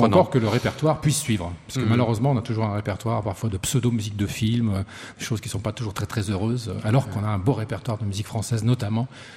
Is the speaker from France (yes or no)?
yes; France; C'est l'équivalent de la garde républicaine de chez nous en France.